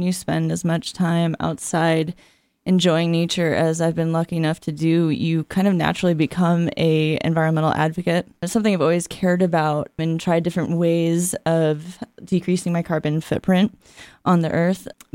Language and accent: English; California, United States; You know, my home state of California, I feel like if I was to start a chapter there, it might just be preaching to the choir.